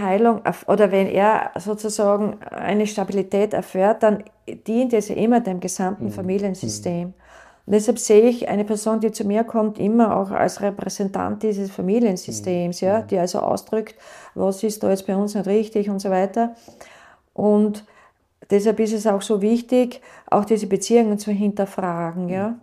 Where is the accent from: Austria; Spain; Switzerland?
Austria; als Österreicherin